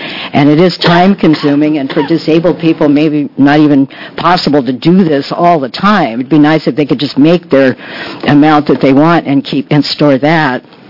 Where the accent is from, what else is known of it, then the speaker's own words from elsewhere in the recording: Jacksonville, Oregon, United States; I'm from Jacksonville, Oregon.